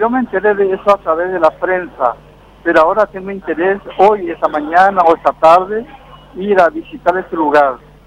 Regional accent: Paraguay; Y me siento mal al volver, ¿verdad?, y ver que en mi país la justicia está en manos de la derecha, reaccionaria, apátrida, traidores. Pues traicionar la patria es obedecer órdenes de militares extranjeros. Eso es lo que ocurre en Paraguay hoy.

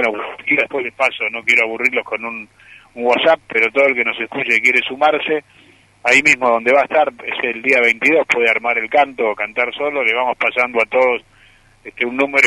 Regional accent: Argentina; Nosotros, como argentinos, como comunidad, nos va muy bien siempre que ocurre algo

